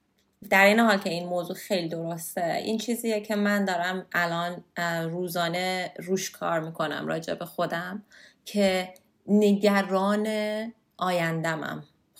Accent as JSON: {"language": "Persian", "country": "Iran", "moved": "yes", "said": "من از ایران اومدم بیرون"}